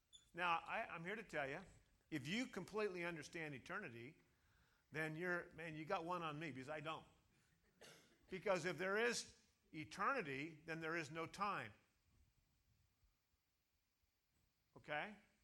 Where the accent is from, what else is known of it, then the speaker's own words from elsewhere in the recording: Ukiah, California, United States; I grew up in Ukiah, California, at a strange time.